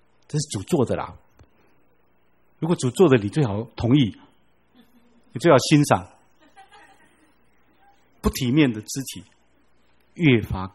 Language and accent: Chinese; China; 过去的时代我们中国人是万般皆下品，唯有读书高